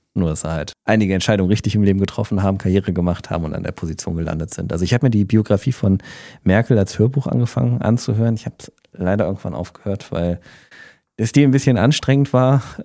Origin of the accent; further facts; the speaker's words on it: Düsseldorf, North Rhine-Westphalia, Germany; Ich bin am Düsseldorfer Flughafen aufgewachsen